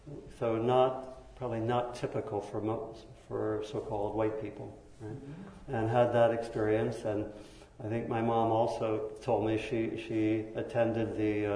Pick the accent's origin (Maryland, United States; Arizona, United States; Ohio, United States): Maryland, United States; I grew up in Maryland, near Washington, D.C., and the schools, the public school systems where I lived had been desegregated the year before I began public